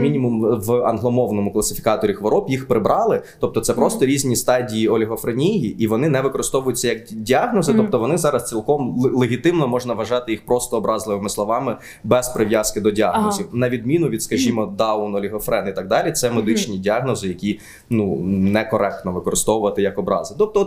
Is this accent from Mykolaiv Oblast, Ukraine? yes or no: yes; Mykolaiv, Mykolaiv Oblast, Ukraine; я ж з Миколаєва, типу